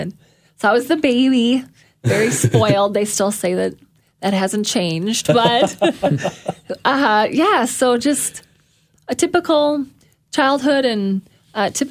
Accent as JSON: {"language": "English", "town": "Ellsworth", "region": "Wisconsin", "country": "United States", "tie": "born or raised there", "said": "I grew up in Ellsworth, Wisconsin, in a small town in rural Wisconsin. Cheese curds is our claim to fame in Ellsworth."}